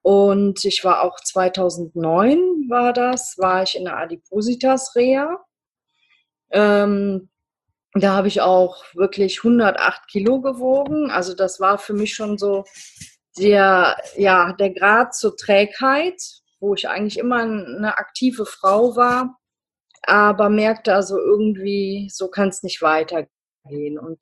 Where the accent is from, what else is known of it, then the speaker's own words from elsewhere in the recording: North Rhine-Westphalia, Germany; ich bin 47 Jahre alt und komme aus der Nähe von Bonn, aus dem schönen Rheinland.